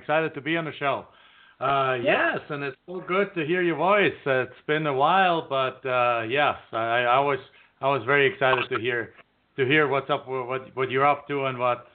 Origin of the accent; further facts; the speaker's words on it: Germany; moved away as an adult; now in United States; I'm originally from Germany, as you also already mentioned. I came to the United States in 1997, really pretty much just to finish my college degree and go back home.